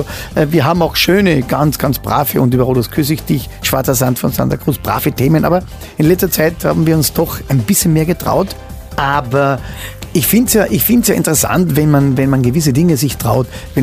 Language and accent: German; Carinthia, Austria; wir kommen aus der Knock Alm Gegend, Knock Gebiet, Knock Alm Straße, wunderschönes Gebiet bei uns in Kärnten.